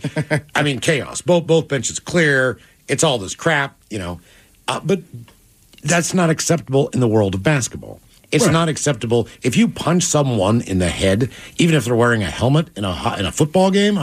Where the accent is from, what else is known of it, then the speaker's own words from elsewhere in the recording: West Virginia, United States; But we see, again, we go to my home state of West Virginia.